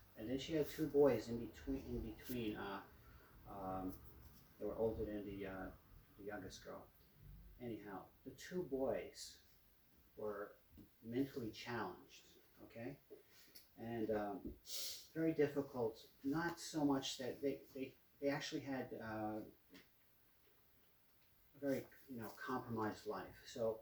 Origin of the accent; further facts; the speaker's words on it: Brooklyn, New York, United States; I knew her since I was 5 years old. We grew up in Brooklyn together.